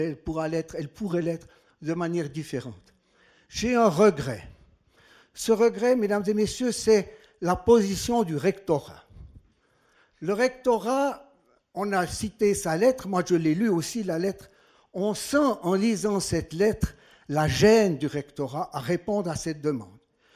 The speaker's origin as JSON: {"language": "French", "region": "Neuchâtel", "country": "Switzerland", "said": "Et puis quand je disais que je venais de Neuchâtel"}